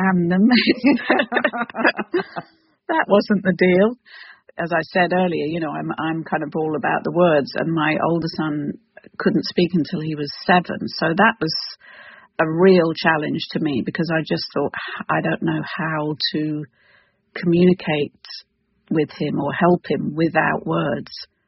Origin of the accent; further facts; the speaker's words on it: United Kingdom; I need to tell you I'm British